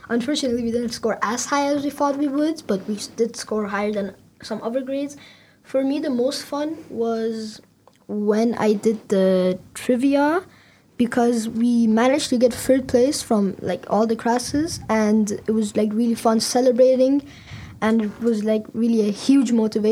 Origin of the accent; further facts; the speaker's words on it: Iran; I'm 12 years old. I come from Iran and I've been in the school since third grade.